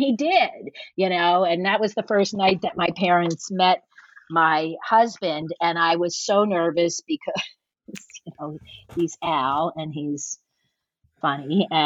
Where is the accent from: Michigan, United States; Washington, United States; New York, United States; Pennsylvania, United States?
Pennsylvania, United States; Philadelphia; well, I'm from Philadelphia. Deal with it.